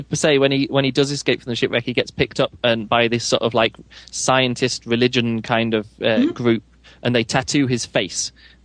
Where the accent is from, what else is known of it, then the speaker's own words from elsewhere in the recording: England, United Kingdom; now in Germany; I'm English, but I live in Germany, and so I really don't mind who wins out of this game.